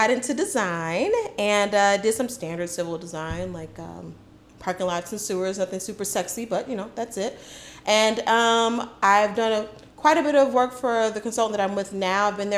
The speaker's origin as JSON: {"language": "English", "town": "Chicago", "region": "Illinois", "country": "United States", "tie": "born or raised there", "said": "So I'm a licensed professional engineer here in the state of Illinois, born and raised in Chicago."}